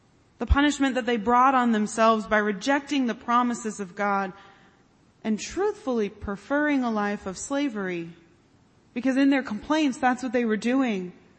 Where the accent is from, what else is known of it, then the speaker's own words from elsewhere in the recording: Orlando, Florida, United States; and I grew up in Orlando, so this was one of the big interstates I had to learn to drive on